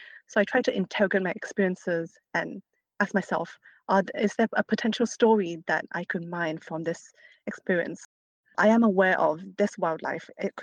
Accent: Malaysia; English is a second language; I am from Malaysia, as you pointed out. So sometimes I really interrogate my experiences of like growing up in a country that with rich like tropical wildlife that the outside world would call exotic

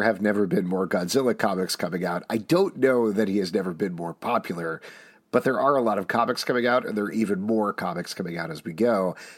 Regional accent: New York, United States; now in Los Angeles, United States; because I come from New York

